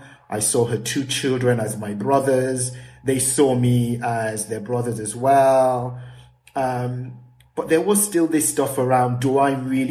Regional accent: Hammersmith, London, United Kingdom; born there; So I grew up in two distinct places. I was born in the UK, mm-hmm. in Hammersmith. My parents are from Nigeria.

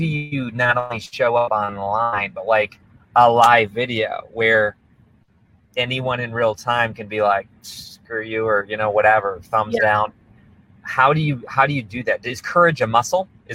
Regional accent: Milwaukee, Wisconsin, United States; which I grew up in Milwaukee

